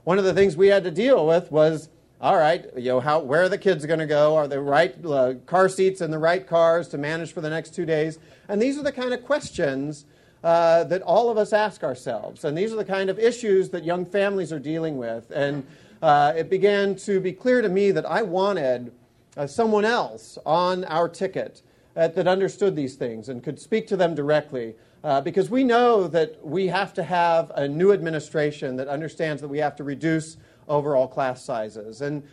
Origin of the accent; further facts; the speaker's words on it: Kansas, United States; But like any good Kansan, I started sort of probing with questions.